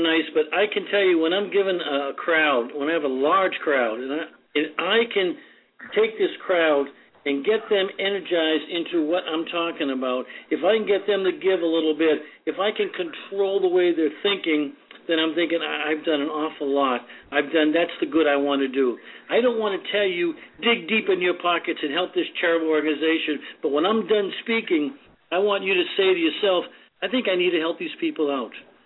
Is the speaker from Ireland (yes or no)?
yes; Ireland; I believe I'm an Irish man, I know I'm Christian.